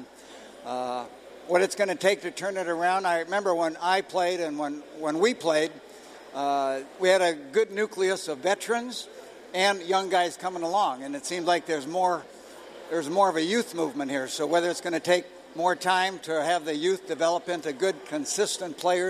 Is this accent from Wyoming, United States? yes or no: no; Cleveland, Ohio, United States; I'm born and raised in Cleveland.